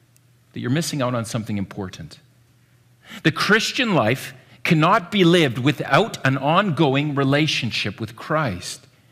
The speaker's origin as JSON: {"language": "English", "region": "Ontario", "country": "Canada", "tie": "born or raised there", "said": "I grew up in Ontario in the 80s."}